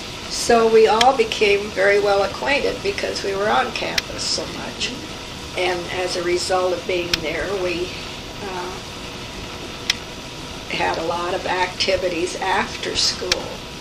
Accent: San Diego, California, United States; born there; Well, I was born in San Diego, and in fact, the San Diego Normal School was at El Cajon and Park Boulevard, and my father bought a home not far from the college

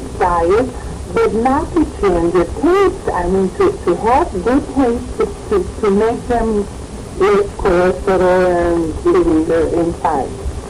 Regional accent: Romania; because I come from Romania, this was possible.

